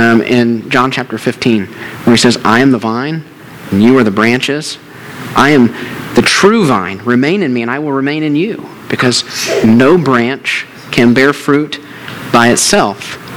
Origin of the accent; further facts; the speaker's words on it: Indiana, United States; Now, us in Owen County, we have our own dialect, okay?